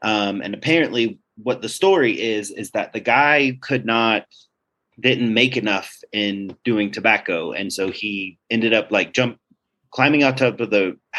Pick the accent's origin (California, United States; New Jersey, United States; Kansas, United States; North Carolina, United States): North Carolina, United States; Wilkesboro; So where I grew up in Wilkesboro, there were two big spooks that you could go and visit.